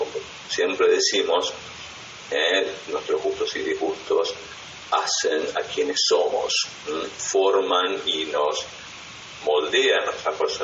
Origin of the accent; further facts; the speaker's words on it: Argentina; para aquellos que somos de la Argentina, desde que yo nací, ¿no?